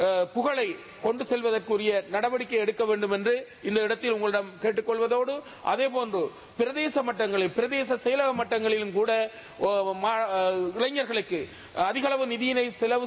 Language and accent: Tamil; Eastern Province, Sri Lanka; நான் கிழக்கு மாகாணத்தைச் சேர்ந்தவன், மட்டக்களப்பு மாவட்டத்தைச் சேர்ந்தவன்